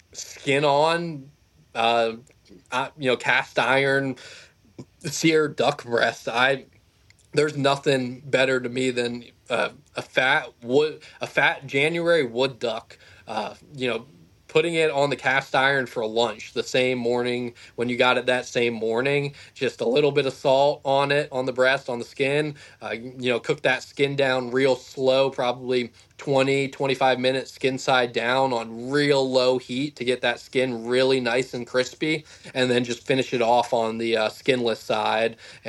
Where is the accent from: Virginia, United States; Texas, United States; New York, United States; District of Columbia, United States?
Virginia, United States; I think just growing up in Virginia, cutting my teeth in the places I did, a swamp will always hold a really, really special place in my heart.